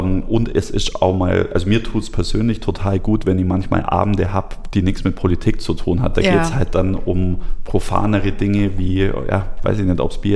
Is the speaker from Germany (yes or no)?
yes; Niederraunau, Bavaria, Germany; Und so ist dann in meinem Heimatdorf Niederraunau so eine Tradition entstanden